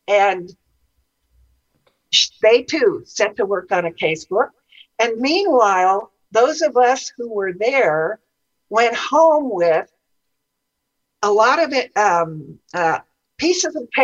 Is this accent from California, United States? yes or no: yes; California, United States; I was born in California and grew up in the mountains, and so this was my first big trip to the other coast.